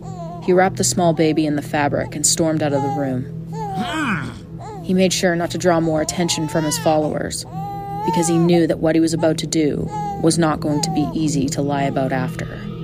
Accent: Canada; I'm Canadian, born and raised.

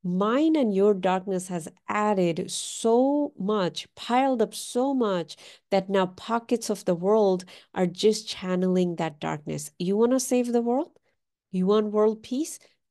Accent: Pakistan; And I am from Pakistan.

